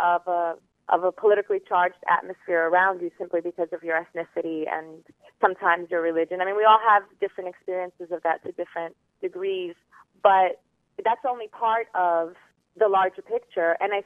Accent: New York City, New York, United States; So, and I say that because I'm from New York City, you know what I mean?

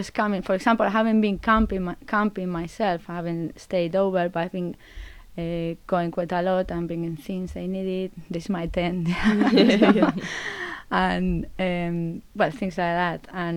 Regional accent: Spain; English is a second language; as I'm away from Spain, so it's difficult to get like, you know, any other information

